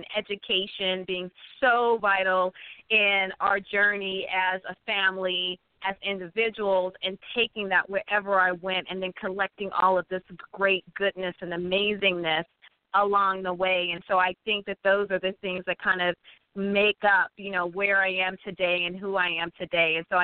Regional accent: Chicago, Illinois, United States; now in Los Angeles, United States; I'm from Chicago and the south side of Chicago, just like Mara said. And so I'm very excited the fact to kind of have that journey to go from Chicago and then to go to college in New York and then currently living in Los Angeles.

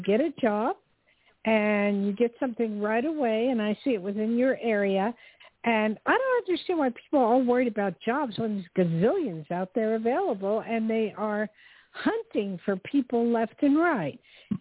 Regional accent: New Jersey, United States; Well, I'm from New Jersey.

